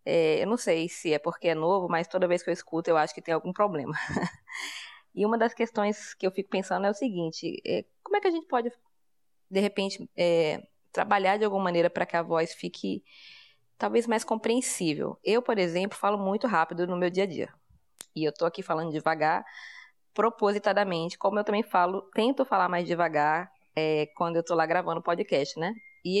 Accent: Recife, Pernambuco, Brazil; sou de Recife, sou do podcast Somos Cíntia

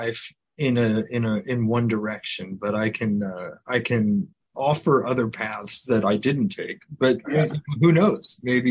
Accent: Omaha, Nebraska, United States; moved away as an adult; So I grew up in Omaha, graduated high school in 1993, and then I made my way to the East Coast for college.

